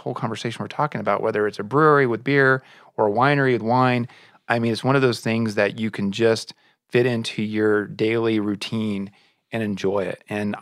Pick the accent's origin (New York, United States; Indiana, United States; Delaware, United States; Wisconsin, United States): Indiana, United States; But I grew up in Indiana with my grandparents, my mom's side and my dad's side, drinking coffee with my brother.